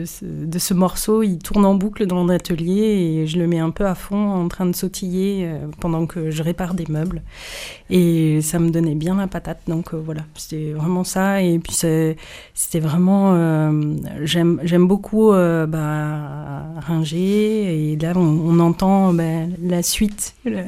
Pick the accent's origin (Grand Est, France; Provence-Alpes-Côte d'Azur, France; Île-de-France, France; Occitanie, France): Provence-Alpes-Côte d'Azur, France; Marseille; Moi, je suis marseillaise d'origine